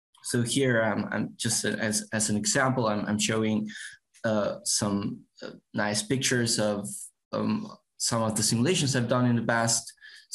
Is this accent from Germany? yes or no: no; Argentina; It's pronounced … because I'm from Argentina too.